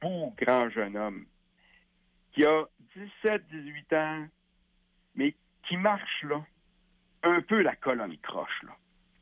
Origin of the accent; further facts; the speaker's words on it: Quebec, Canada; les gens pensent qu'étant donné qu'on vient de la Beauce, que c'est plus facile.